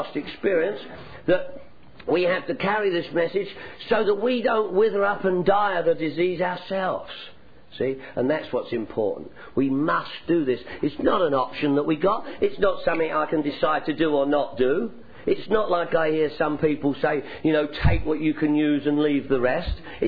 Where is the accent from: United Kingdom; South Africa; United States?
United Kingdom; London; I'm from London, England. You probably picked up on that, right? You know, I'm a limey, lush and loady. You know, this is the way I talk.